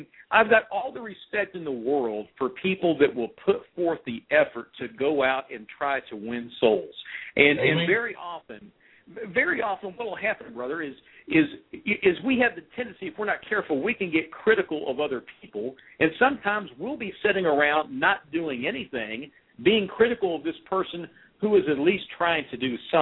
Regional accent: West Virginia, United States; accent: hillbilly; Well, I'm from West By God, Virginia, so you'll hear some hillbilly in my voice.

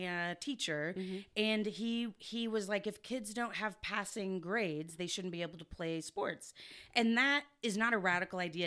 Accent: Texas, United States; Well, I'm from Texas

